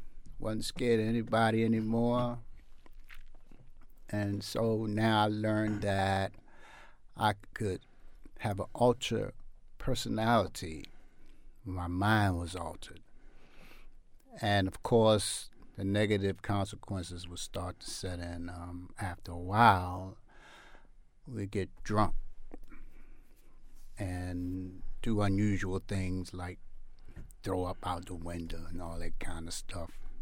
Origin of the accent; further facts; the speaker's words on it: Baltimore, Maryland, United States; Well, I grew up in East Baltimore. I am the second of six children. And we lived in the projects.